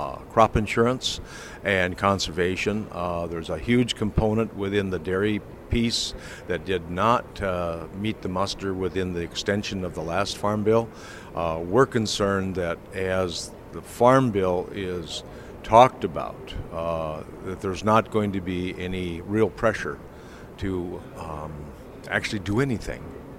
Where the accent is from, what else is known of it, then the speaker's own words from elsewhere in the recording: Madison, Minnesota, United States; I am from Western Minnesota, Madison, Minnesota.